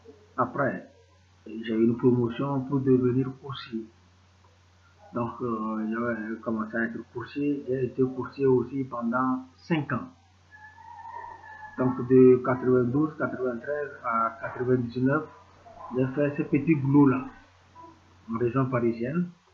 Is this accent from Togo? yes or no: yes; Togo; also born or lived in France; Je suis togolais d'origine. J'ai eu mon bac au Togo. Après le bac, j'ai fait 2 ans de formation ici à l'Université du Bénin avant d'intégrer la France.